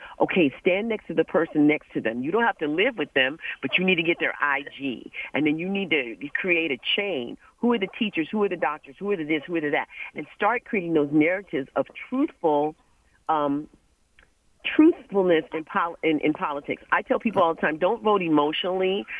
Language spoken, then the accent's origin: English; Compton, California, United States; now in Washington, United States; So I'm from Compton. I was about 12 when Rodney King had happened. My brother and I were there. I moved to D.C.